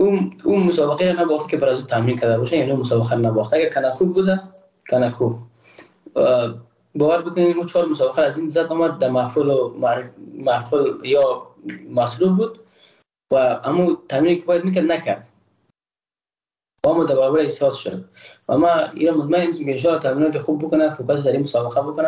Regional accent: Afghanistan; ما یک افغان هستم

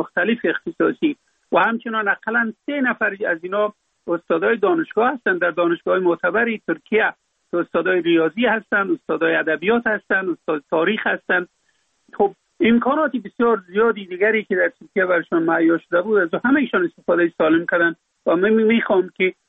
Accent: Afghanistan

